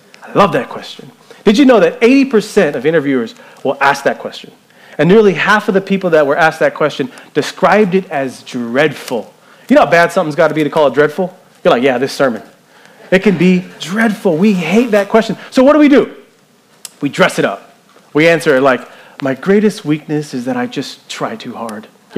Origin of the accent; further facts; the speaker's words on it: Las Vegas, Nevada, United States; I was born and raised here in Las Vegas. You probably don't see that a lot.